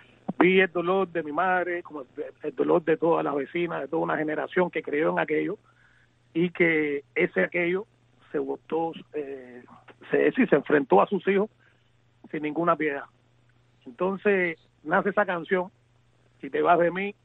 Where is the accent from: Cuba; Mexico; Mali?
Cuba; para mi Cuba, también en especial para las hermanas Garrido, que son de mi pueblo